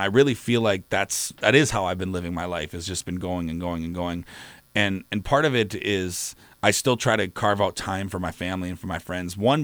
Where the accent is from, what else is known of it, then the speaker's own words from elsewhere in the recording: Midwest, United States; even though I'm from the Midwest, I grew up in a small town, and I struggle a little bit with, you know, I'm not from Texas. I'm not from the South. I didn't grow up on a farm.